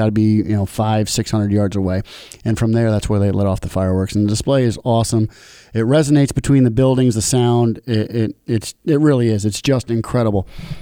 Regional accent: New York, United States; Every year, I like to take my family up to Albany, New York. We're from New York.

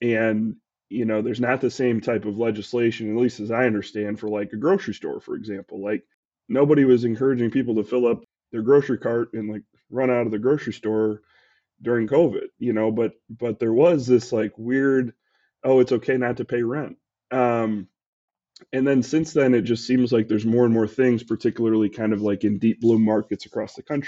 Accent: Iowa, United States; now in Chicago, United States; I didn't grow up here. I grew up in Iowa. I went to Iowa. I moved to Chicago

